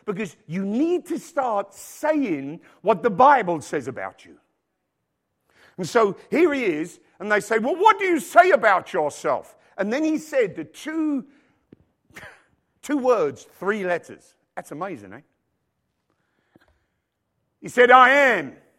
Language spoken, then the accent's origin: English; England, United Kingdom; moved away as an adult; when I came to this country in 1978, I met a great people. And I'm an Englishman.